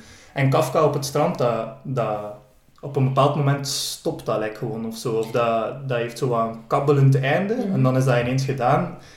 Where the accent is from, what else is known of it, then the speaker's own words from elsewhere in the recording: Aalter, East Flanders, Belgium; naar de bibliotheek begon te gaan in Aalter, waar ik vandaan kom